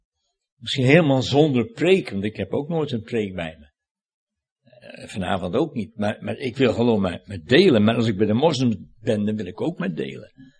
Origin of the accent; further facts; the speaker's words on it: Sint Pancras, North Holland, Netherlands; Ik kom uit Sint Pancras, daar boven Alkmaar, hè, donker in Holland. En daar ben ik ook op de lagere school geweest.